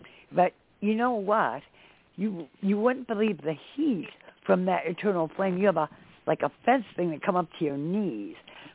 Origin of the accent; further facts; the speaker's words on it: United States; I am an American